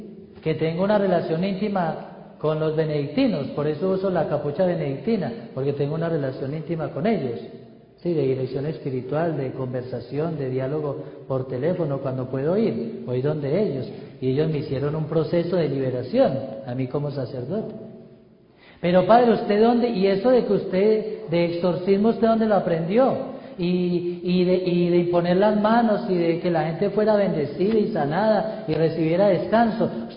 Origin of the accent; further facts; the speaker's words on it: Antioquia, Colombia; ¿De dónde es usted, padre? De Antioquia, no, con razón.